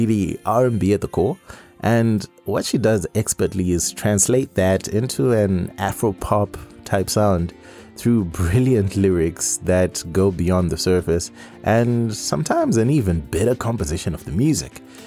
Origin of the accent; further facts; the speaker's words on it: Zimbabwe; I'm taking it back to my home country, Zimbabwe, and you don't want to miss this one.